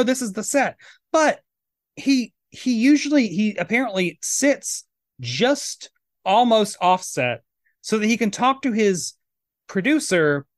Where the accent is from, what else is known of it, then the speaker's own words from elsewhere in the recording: Tennessee, United States; I'm from Tennessee, so I assume anyone on Long Island's a Yankee liberal.